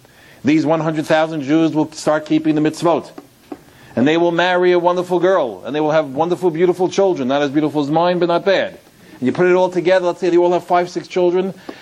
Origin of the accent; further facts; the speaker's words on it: West Hempstead, New York, United States; I grew up in West Hempstead, Long Island. And I went to Hank. And then I went to South Shore.